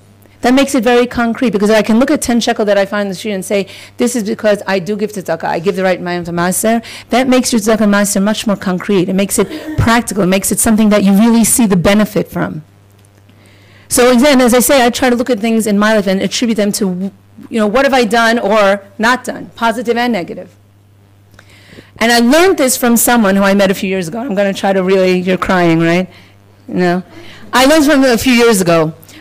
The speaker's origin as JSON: {"language": "English", "region": "New York", "country": "United States", "said": "So now I'm a New Yorker, formerly."}